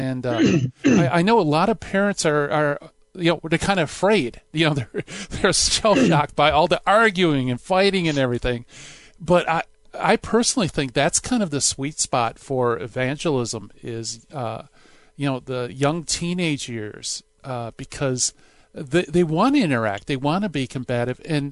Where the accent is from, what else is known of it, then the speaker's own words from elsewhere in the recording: Midwest, United States; I'm from the Midwest, you know, I'm in the Detroit area